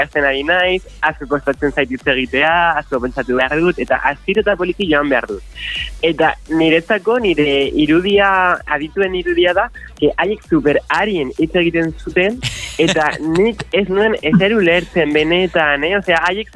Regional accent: Bilbao, Basque Country, Spain; Basque is a second language; nik berez Bilbokoa nahi. Baina nire euskara, ba, poliki.

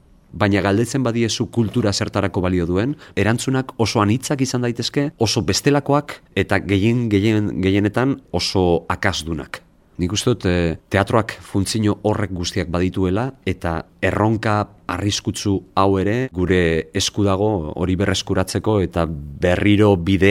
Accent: Basque Country, Spain

